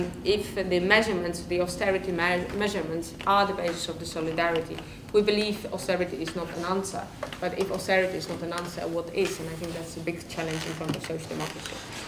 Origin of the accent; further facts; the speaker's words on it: Poland; if you talk about solidarity in my home country, which is Poland